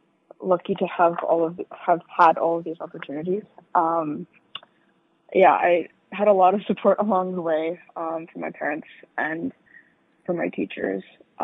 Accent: Cincinnati, Ohio, United States; now in New York, United States; while I was growing up in Cincinnati, I tried to go to as many music hall performances as I could.

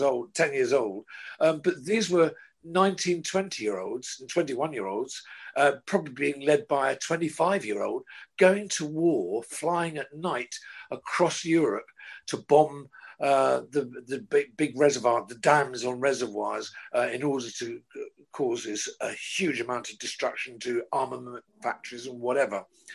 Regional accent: Borehamwood, East of England, United Kingdom; Well, so I was brought up in Boreham Wood in Hertfordshire, which was the Hollywood of England.

